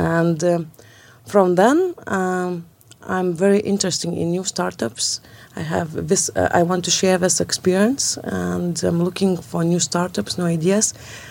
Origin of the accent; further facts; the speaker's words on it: Vilnius, Vilnius County, Lithuania; English is a second language; I'm from Vilnius.